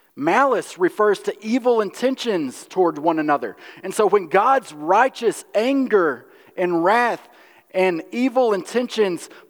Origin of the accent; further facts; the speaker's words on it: Alabama, United States; You all know, I grew up in Alabama, and there were multitudes of rivers and canals to go kayaking in.